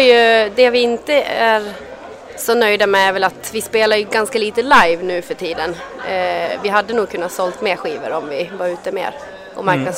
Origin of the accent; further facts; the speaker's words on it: Torsåker, Gävleborg County, Sweden; now in Falun, Sweden; jag kommer från, faktiskt från Gästrikland från början, Torsåker. Mm. Men sen har jag bott i Falun i 10 år snart. Och, så det är Falun-trakten, Enviken.